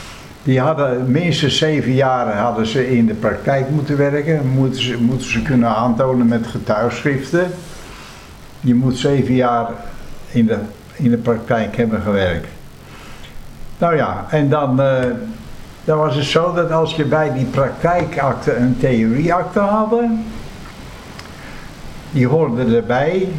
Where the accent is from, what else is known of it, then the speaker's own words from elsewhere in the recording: Amsterdam, North Holland, Netherlands; now in Leiden, Netherlands; Nee, ik ben een Amsterdammer.